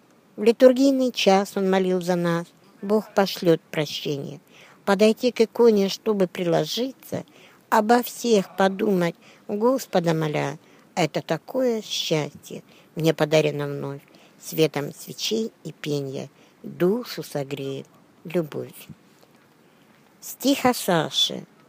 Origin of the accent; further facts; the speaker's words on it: Luhansk, Luhansk Oblast, Ukraine; Я родом из Луганска.